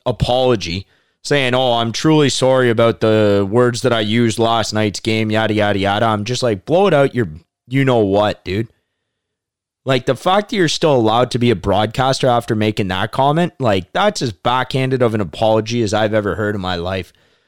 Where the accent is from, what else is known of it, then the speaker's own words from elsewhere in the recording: Canada; Obviously, I'm a Canadian, played baseball my whole life.